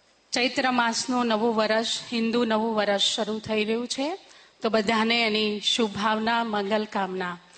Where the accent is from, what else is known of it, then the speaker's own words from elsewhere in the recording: Jalgaon, Maharashtra, India; पण मी जळगाव खान्देशवरून आलेली आहे म्हणून तुमच्या जवळ ऐराणी भाषेतून बोलणार आहे.